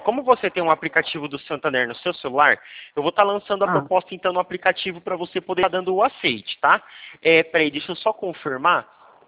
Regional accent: Presidente Prudente, São Paulo, Brazil; Eu sou de Presidente Prudente.

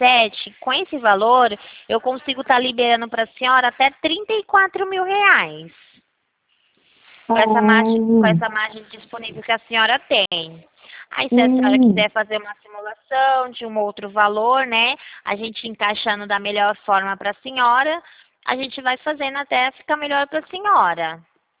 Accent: Rio Claro, São Paulo, Brazil; eu sou do interior de São Paulo, Rio Claro que eu trabalho.

